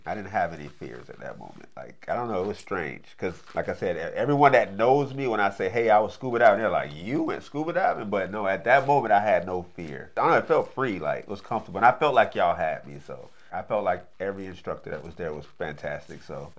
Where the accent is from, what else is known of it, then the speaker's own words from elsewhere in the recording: Florida, United States; So growing up in Southwest Florida, I used to go to the Everglades every weekend.